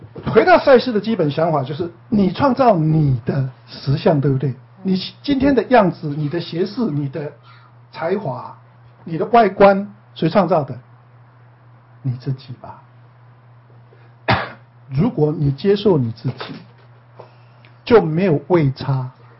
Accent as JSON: {"language": "Chinese", "country": "China", "said": "我们中国人更会省钱。"}